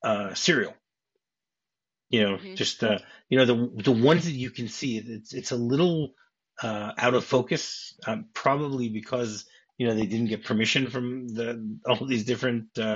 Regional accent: New Jersey, United States; I grew up in the New Jersey area. So Channel 11, I know what it is.

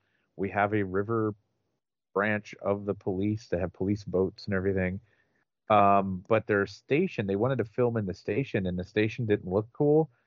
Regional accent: Pittsburgh, Pennsylvania, United States; it's one thing to say, yeah, I'm from Pittsburgh, and you see Pittsburgh on the big screen, but when you see your specific slice of the suburbs of Pittsburgh on the big screen

